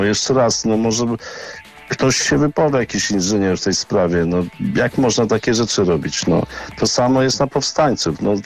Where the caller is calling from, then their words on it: Szczecin, West Pomeranian Voivodeship, Poland; Ja ze Szczecina.